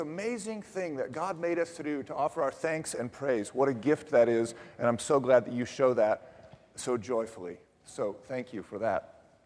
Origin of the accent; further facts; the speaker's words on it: Cincinnati, Ohio, United States; I woke up at my hometown of Cincinnati, and it was 38 degrees.